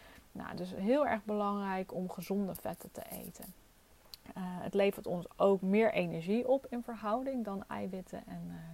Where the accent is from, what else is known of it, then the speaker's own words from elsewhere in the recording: Netherlands; Als je ziet hoe wij als Nederlander een boterham met kaas of een boterham met kipfilet.